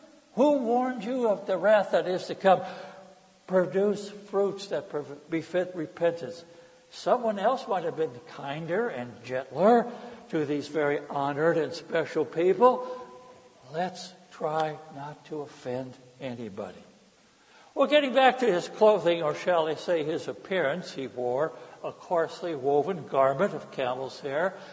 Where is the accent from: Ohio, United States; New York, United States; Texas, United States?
Ohio, United States; Cleveland; And if you were growing up where I grew up in Cleveland, Ohio, the first most important thing you wanted to know about a new person was, what is their nationality?